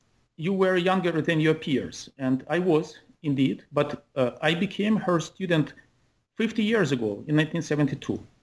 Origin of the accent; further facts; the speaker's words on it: Kyiv, Ukraine; I grew up in Kyiv, Ukraine, which was at the time, it was still a part of the Soviet Union.